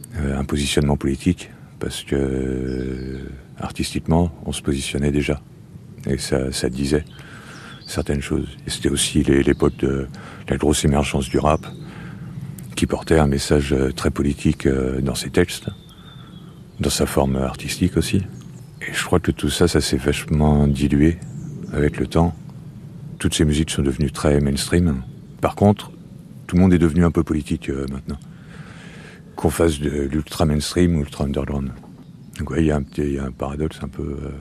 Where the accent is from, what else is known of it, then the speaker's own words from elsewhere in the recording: Pays de la Loire, France; Concrètement, moi, je viens des Pays de la Loire, où il y a eu de grosses coupes financières dans la culture.